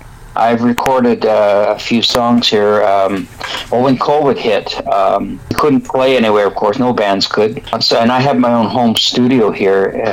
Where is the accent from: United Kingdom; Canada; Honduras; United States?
Canada; Toronto, Ontario; also born or lived in Ottawa / Cobden; I was born in Ottawa, and yes. We grew up in Toronto, though.